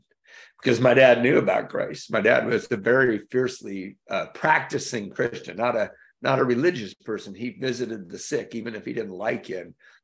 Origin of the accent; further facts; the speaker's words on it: Hawthorne, California, United States; were kind of near where I grew up in Hawthorne.